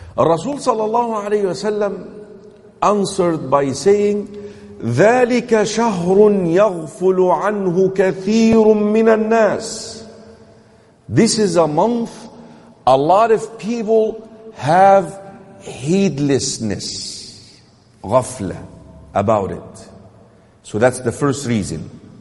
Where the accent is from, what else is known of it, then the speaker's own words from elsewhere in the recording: Egypt; when I was in school, growing up in Egypt, I remember the teacher would write the Hijri date to the right of the board